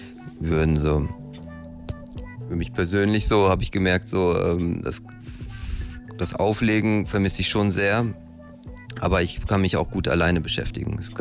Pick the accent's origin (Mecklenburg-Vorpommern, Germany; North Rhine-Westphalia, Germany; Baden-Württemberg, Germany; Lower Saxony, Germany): North Rhine-Westphalia, Germany; Bottrop; weil ich komme ja aus Bottrop ursprünglich.